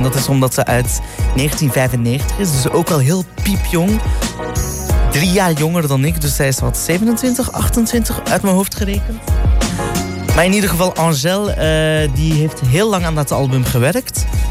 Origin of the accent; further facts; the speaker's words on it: Belgium; now in Netherlands; Ik ben een Belg. Ik heb een zachte G. Nee, ik ben geen Brabander.